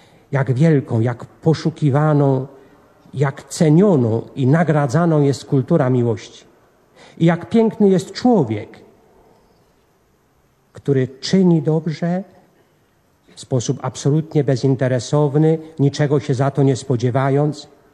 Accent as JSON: {"language": "Polish", "region": "Pomeranian Voivodeship", "country": "Poland", "said": "Ja wywodzę się z Kaszub. W obu tych regionach szczególną wagę przywiązuje się do wiary w Boga. Przejęliśmy od rodziców wartości głoszone przez Kościół, Po katolicku wychowujemy naszych synów."}